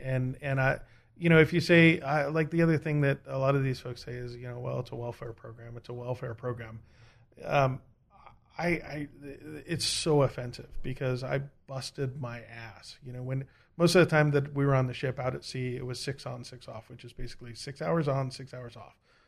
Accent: United States; She asked if I was Canadian, and I said, "No, I'm American."

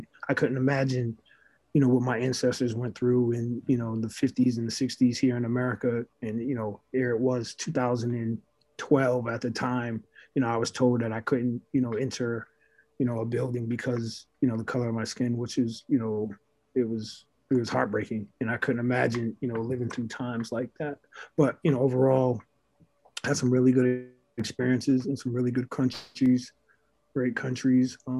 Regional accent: United States; also born or lived in Belarus; it also made me appreciate being an American.

